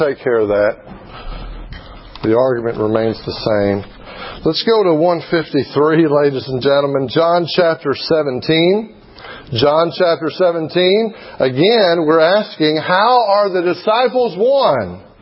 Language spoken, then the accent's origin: English; Arkansas, United States; I'm from Arkansas. I'm a little slow.